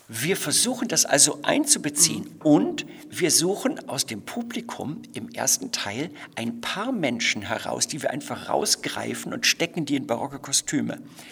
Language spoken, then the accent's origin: German; Germany; ich bin ja Deutscher